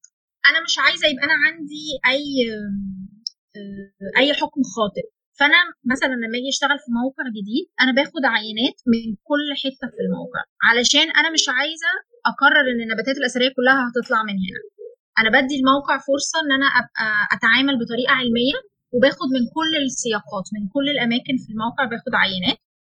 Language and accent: Arabic; Egypt; بسبب الجفاف اللي عندنا في مصر والحر اللي عندنا في مصر